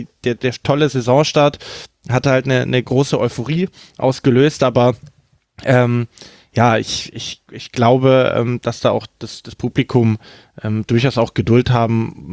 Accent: Stuttgart, Baden-Württemberg, Germany

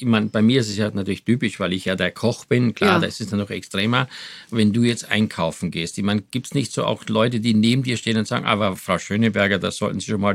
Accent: Styria, Austria; now in Germany; Ich komme ja aus der Steiermark

